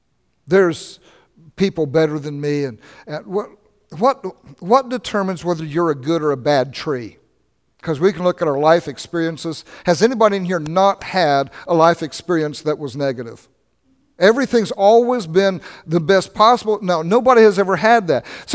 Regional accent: Ohio, United States; We had an apple tree when I was growing up in Ohio, an apple tree out in the backyard

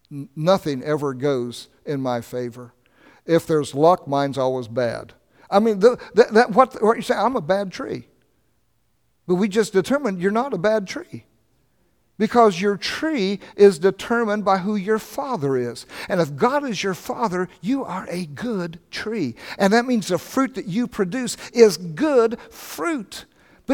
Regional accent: Ohio, United States; We had an apple tree when I was growing up in Ohio, an apple tree out in the backyard

